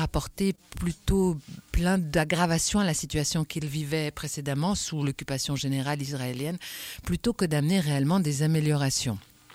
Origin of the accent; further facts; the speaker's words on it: Geneva, Switzerland; chez nous, en Europe, en Suisse, à Genève en particulier